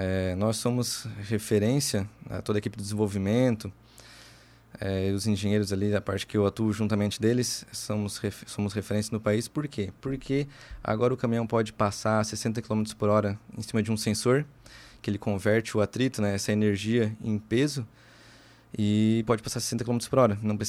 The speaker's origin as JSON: {"language": "Portuguese", "region": "Rondônia", "country": "Brazil", "moved": "yes", "said": "a gente veio de Rondônia para cá, estive no ERMO, estudei fora em Joinville 2 anos no IASC"}